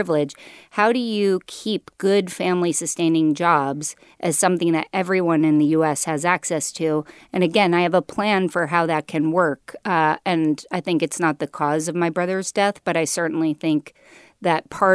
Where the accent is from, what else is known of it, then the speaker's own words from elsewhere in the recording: Philadelphia, Pennsylvania, United States; born there; I started in Philadelphia, but my dad was a Sears store manager. Started in the appliance department of Sears, worked his way up to be a manager, and we moved with his job to different places.